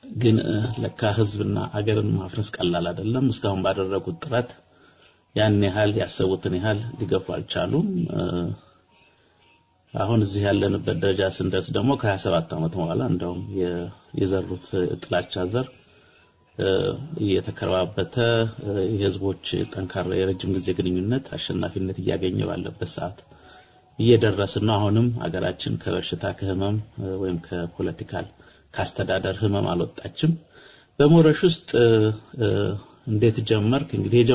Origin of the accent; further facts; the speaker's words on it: Addis Ababa, Ethiopia; ያደግኩት አዲስ አበባ ነው። በተለይ ኮልፌ የሚባለውን ታወቃችሁ? ኮልፌ አካባቢውን ፈጥኖ ደራሽ ወይም ልኳንዳ ተራ የሚባለውን የአዲስ አበባ ክፍል የምታውቁ ሰዎች ካላችሁ እዚህ አካባቢ ነው ያደግኩት።